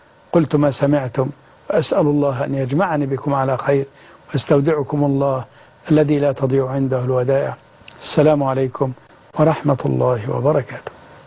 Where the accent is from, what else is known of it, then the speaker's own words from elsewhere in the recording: Egypt; وأن يرحم بلدنا مصر